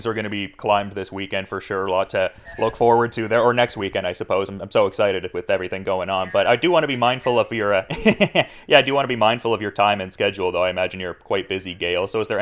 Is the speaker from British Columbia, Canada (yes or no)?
no; Oshawa, Ontario, Canada; in like a kind of Fugazi ring in my hometown of Oshawa.